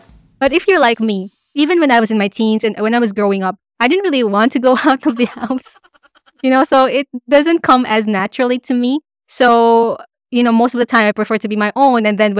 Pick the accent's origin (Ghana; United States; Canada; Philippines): Philippines; unlike if I was living in my home country, I have my own set of friends already.